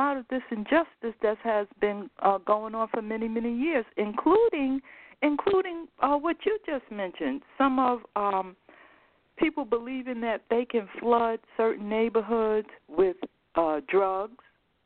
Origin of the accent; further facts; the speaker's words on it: Harlem, New York, United States; I'm your Facebook friend, but I am also from Harlem, New York.